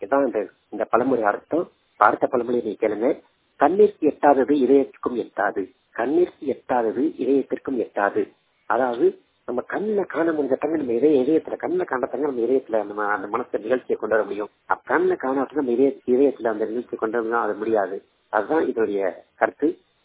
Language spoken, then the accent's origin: Tamil; Ilandhurai, Tamil Nadu, India; நான் ஒரு பார்வையற்ற மாற்றுத்திறனாளி. என்னுடைய சொந்த ஊர் வந்து விழுநர மாவட்டம் இளந்தரை என்ற கிராமம்.